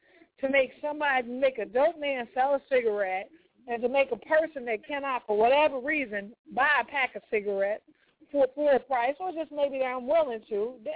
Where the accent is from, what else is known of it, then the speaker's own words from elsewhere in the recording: Chicago, Illinois, United States; When I was in Chicago, however many years it was, I'm from Chicago.